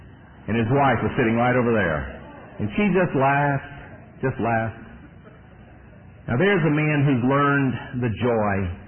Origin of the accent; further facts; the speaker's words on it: Fairburn, Georgia, United States; Now, we were raised in Fairburn, Georgia, a little town southwest of Atlanta.